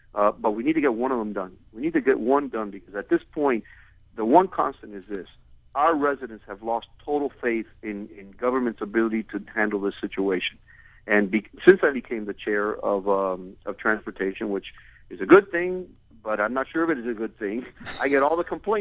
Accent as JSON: {"language": "English", "region": "Florida", "country": "United States", "tie": "born or raised there", "said": "I grew up in Dade County. I need my car. I'm plugged into the car culture."}